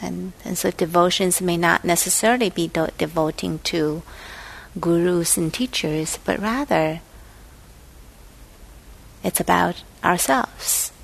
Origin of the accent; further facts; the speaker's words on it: China; English is a second language; I came from China